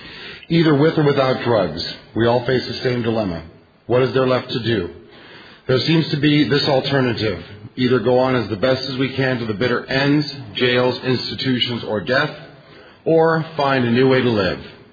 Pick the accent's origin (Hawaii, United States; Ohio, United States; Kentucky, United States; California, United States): California, United States; I'm an addict from Orange County, California.